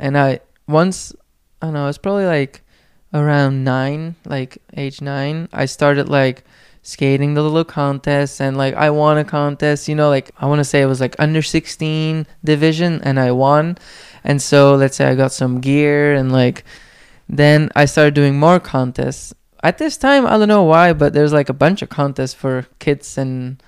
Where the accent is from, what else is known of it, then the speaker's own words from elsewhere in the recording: Poperinge, Flanders, Belgium; I got hooked up by the skate shop in Poperinge. Like okay. In my hometown, there was a skate shop.